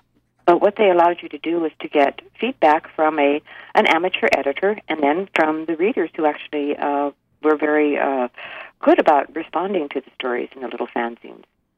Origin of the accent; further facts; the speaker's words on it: Alaska, United States; I grew up in Alaska, and when I was married at 18, I moved to Kodiak to live with my husband there.